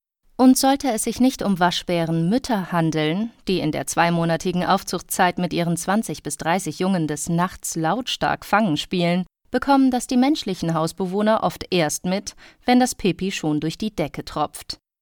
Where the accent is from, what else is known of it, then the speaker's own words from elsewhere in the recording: Kassel, Hesse, Germany; now in Hamburg, Germany; Kassel, meine Heimat. Hier komme ich her. Hier bin ich aufgewachsen.